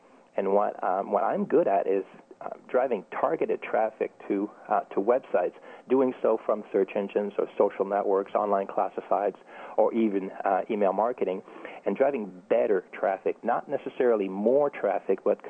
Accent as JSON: {"language": "English", "country": "Canada", "lives_now": "United States", "said": "Well, I'm French Canadian, living the American dream"}